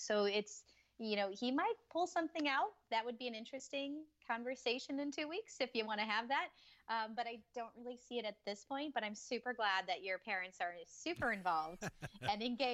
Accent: St. Louis, Missouri, United States; And I can tell you, growing up in St. Louis, we had like issues involving the Catholic diocese.

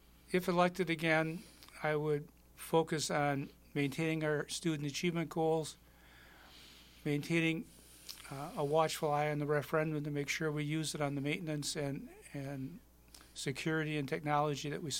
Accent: Racine, Wisconsin, United States; I'm a lifelong resident of Racine. I grew up in West Racine and attended Pratt Elementary, went on to McKinley, and then I graduated from Park.

